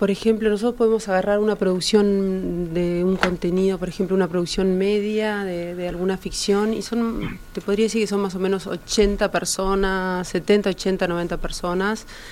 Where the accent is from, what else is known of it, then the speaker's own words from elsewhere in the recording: Uruguay; Mira, como productores uruguayos, nosotros nos gusta primero cuidar la mano de obra local